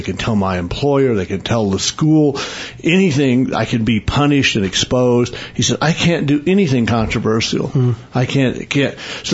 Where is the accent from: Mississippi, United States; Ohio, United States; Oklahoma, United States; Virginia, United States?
Oklahoma, United States; Well, now, when I was growing up in Oklahoma, being gay was an absolutely terrible thing.